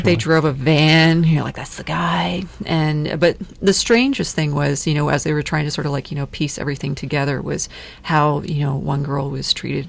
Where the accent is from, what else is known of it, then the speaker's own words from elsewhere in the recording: St. Catharines, Ontario, Canada; now in Toronto, Canada; I was raised in the Niagara region, and then I moved to Toronto.